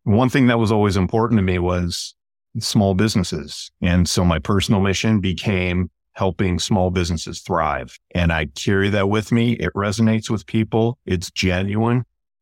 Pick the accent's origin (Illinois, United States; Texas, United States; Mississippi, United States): Illinois, United States; Chicago; So I'm originally from Chicago.